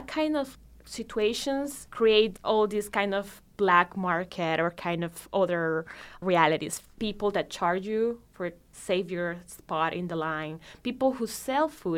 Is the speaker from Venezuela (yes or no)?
yes; Caracas, Capital District, Venezuela; I was born in Venezuela mm-hmm. in 1991.